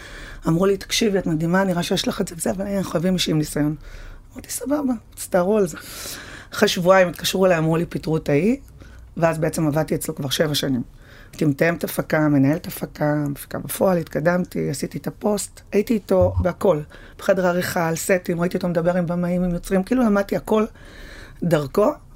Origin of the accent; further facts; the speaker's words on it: Netanya, Central District, Israel; also born or lived in Paris, France; וקיבלתי טלפון מחברה מנתניה, אני מנתניה